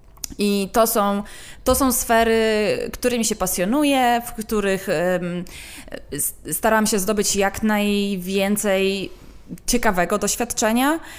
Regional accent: Suwałki, Podlaskie Voivodeship, Poland; jeszcze w Suwałkach, skąd pochodzę.

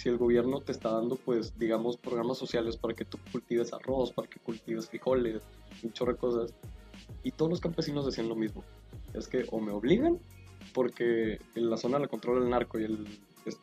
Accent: Mexico; Yo, como mexicano

